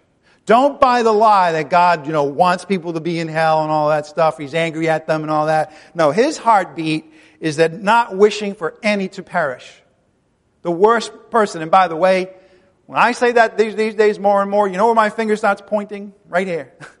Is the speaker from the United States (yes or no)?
no; Ireland; Not for me, man. I'm Irish. I have a disadvantage.